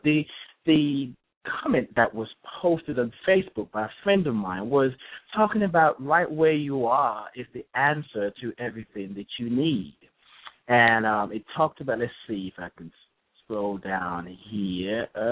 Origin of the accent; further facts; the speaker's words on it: Nigeria; found out I was Yoruba from Nigeria, they would say, "Well, tell me about your tradition."